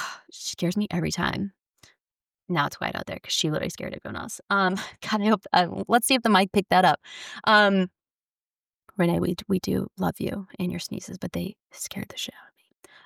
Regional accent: Chicago, Illinois, United States; When I got to Kentucky, I grew up all over. I came from Chicago. My parents were in Chicago, came down, and I was like this little North Shore lady.

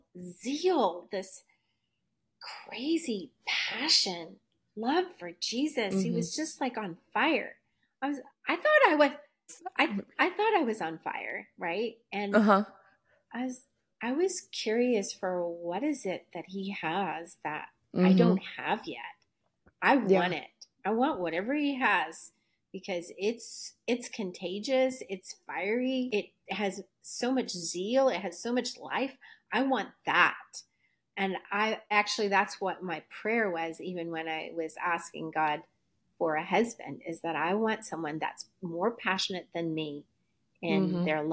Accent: India; because I'm Indian, and Indian tradition, thousands of years of tradition, is that we have arranged marriages, and that's who you marry.

